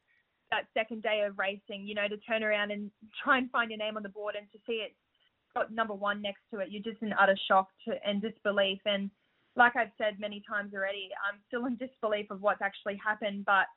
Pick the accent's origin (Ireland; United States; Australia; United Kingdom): Australia; that's who I am, and I'm just a proud Aussie.